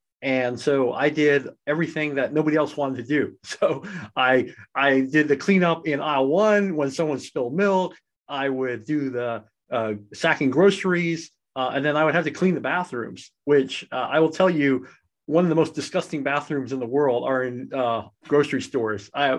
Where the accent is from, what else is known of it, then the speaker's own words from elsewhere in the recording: Hong Kong; I lived in Hong Kong. I grew up in Hong Kong